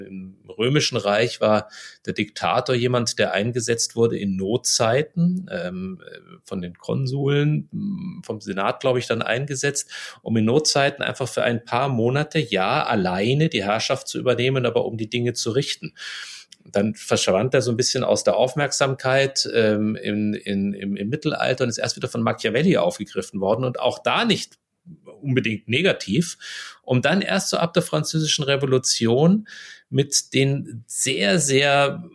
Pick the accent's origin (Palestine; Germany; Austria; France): Germany; Bavaria; der ist nämlich in Bayern, was ja eigentlich meine Heimat ist